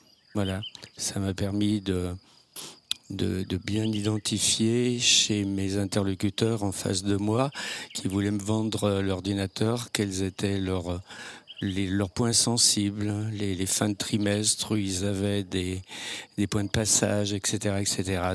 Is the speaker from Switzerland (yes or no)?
no; Saint-Sorlin, France; je suis de Saint-Sorlin, même si je ne suis pas né à Saint-Sorlin.